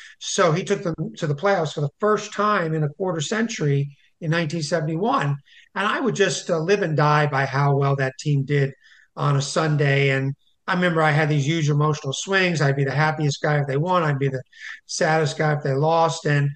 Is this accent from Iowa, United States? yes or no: no; Maryland, United States; And my mother took me to almost every museum you could think of in the Washington area. I'm from Montgomery County, Maryland.